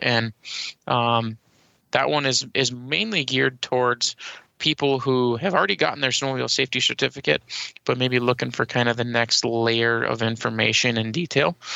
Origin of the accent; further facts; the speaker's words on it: Minnesota, United States; I'm from Minnesota, been riding snowmobiles for 25 plus years and a lot of experience riding both here around the Midwest and out in the mountains.